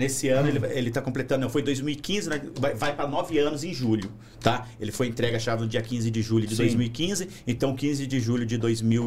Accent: São José dos Campos, São Paulo, Brazil; Eu sou com muito prazer nascido e criado em São José dos Campos.

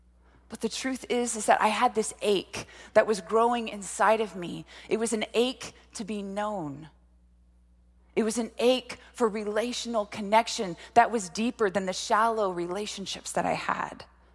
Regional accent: Texas, United States; I grew up right here in Central Texas on a lot of land

